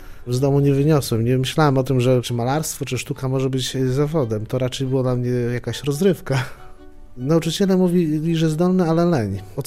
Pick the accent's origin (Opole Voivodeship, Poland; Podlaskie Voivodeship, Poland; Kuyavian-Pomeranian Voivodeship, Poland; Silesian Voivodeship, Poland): Podlaskie Voivodeship, Poland; Juchnowiec Górny; now in Białystok, Poland; Mieszkam już niezmiennie od 20 lat w Białymstoku. Także urodziłem się w Białymstoku, ale jestem z Juchnowca Kościelnego. Jestem z Juchnowca Górnego, przepraszam, kurczę, bo to tak naprawdę jedno licho jest.